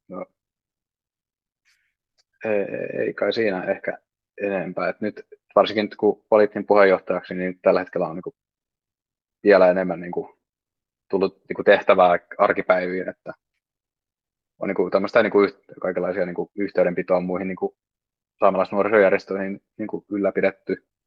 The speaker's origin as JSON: {"language": "Finnish", "town": "Turku", "region": "Southwest Finland", "country": "Finland", "said": "Turkulainen opiskelija ja opiskelen tällä hetkellä merenkulkutekniikkaa AMKissa"}